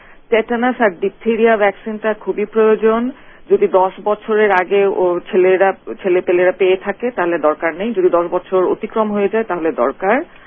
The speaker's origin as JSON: {"language": "Bangla", "country": "Bangladesh", "said": "যদিও আমরা বাংলাদেশি সিটিজেন কিন্তু যেহেতু আমরা দেশে থেকে দূরে আছি"}